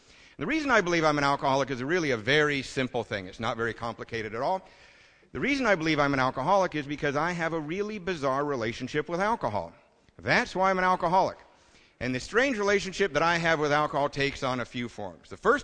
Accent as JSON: {"language": "English", "town": "Covina", "region": "California", "country": "United States", "said": "I'm from Covina, California, where the self-proclaimed sobriety capital of the world."}